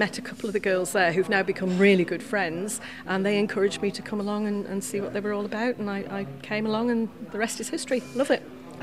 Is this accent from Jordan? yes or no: no; Douglas, Isle of Man; We'd always lived in Douglas, born and brought up in Douglas. And in 22, I think it was, we moved up just north of Ramsey.